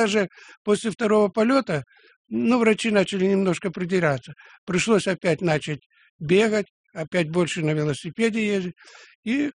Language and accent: Russian; Krasnodar Krai, Russia; хотя я южный человек, я с Кубани.